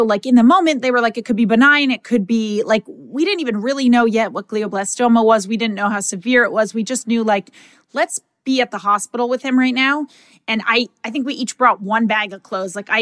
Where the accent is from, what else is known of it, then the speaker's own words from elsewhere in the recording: Seekonk, Massachusetts, United States; So I grew up in Seekonk, Massachusetts.